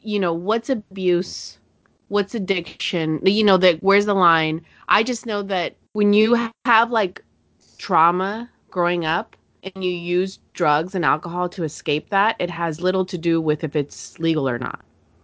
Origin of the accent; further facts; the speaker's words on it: California, United States; because, like, growing up in California and drug culture being so common